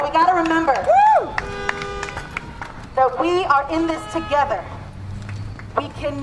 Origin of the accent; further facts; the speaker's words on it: El Paso, Texas, United States; I'm a Chicana from El Paso, Texas.